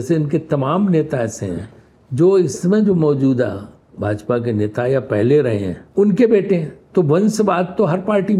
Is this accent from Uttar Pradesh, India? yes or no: yes; Kanpur, Uttar Pradesh, India; मैं तो कानपुर का खुद हूँ पला बड़ा हुई हूँ तो मैं तो खुद कानपुर चाहता हूँ।